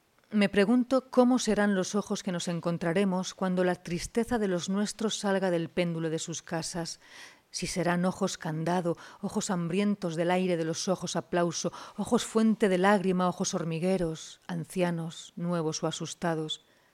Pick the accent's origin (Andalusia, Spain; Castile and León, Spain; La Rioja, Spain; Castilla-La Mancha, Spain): La Rioja, Spain; Logroño; born there; now in Madrid, Spain; poeta y nací en Logroño y vivo desde hace ya muchos años en Madrid, España.